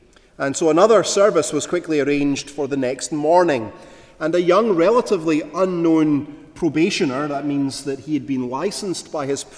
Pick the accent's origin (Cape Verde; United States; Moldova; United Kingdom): United Kingdom; Glasgow, Scotland; My hometown is Glasgow in the west of Scotland.